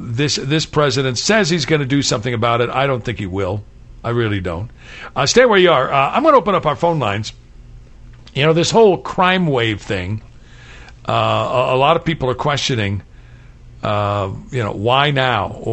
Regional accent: Kansas City, Missouri, United States; Quentin Lucas is the mayor of my hometown, Kansas City. I was educated in Kansas City.

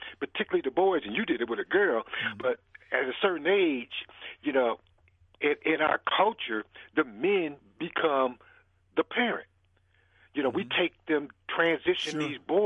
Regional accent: Milwaukee, Wisconsin, United States; When I was growing up in Milwaukee, we left the door open.

